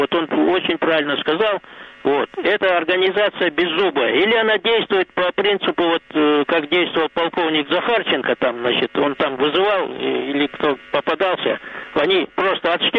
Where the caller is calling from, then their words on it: Dzhankoi, Crimea, Ukraine; вот я из Жанкоя